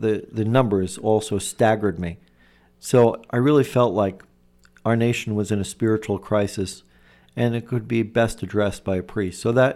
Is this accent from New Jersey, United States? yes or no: yes; New Jersey, United States; born there; I was born in New Jersey, in northern New Jersey, about 20 miles away from New York City. I grew up in a Catholic family.